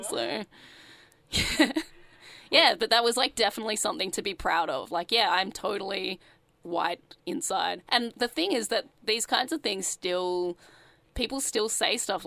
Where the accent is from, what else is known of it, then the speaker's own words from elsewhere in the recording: Sydney, New South Wales, Australia; So I grew up in Sydney, in the suburbs. So my dad, when I was born, we lived in Cabramatta, which is like the Vietnamese capital of Sydney, until I was about four.